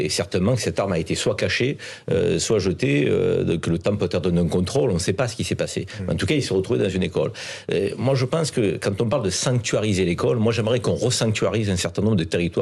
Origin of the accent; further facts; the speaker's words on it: Avignon, Provence-Alpes-Côte d'Azur, France; moi je suis vauclusien, je suis né à Avignon.